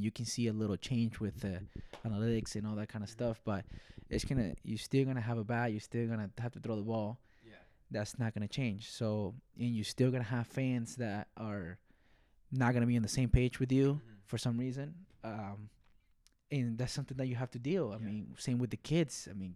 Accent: Venezuela; I come from, I was born here, but I was raised in Venezuela

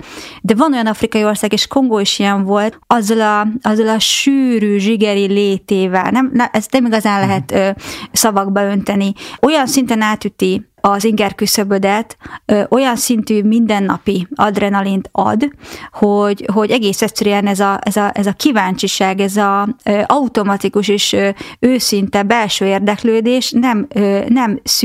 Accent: Diósd, Pest, Hungary; illetve Diósdon nőttem fel, ahol volt egy nemzetközi keresztény iskola a sarkunkon

